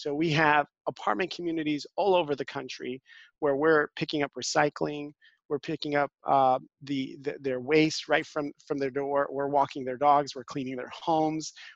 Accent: New York City, New York, United States; So I grew up in Spanish Harlem in New York City.

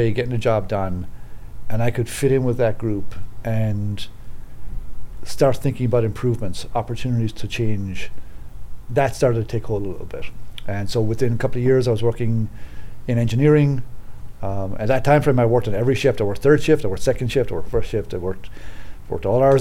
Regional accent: Ireland; moved away as an adult; now in Chicago, United States; I wasn't born in Louisiana or the Midwest or upstate New York. I came from Ireland in late 1994, October of 94, and came over into Chicago.

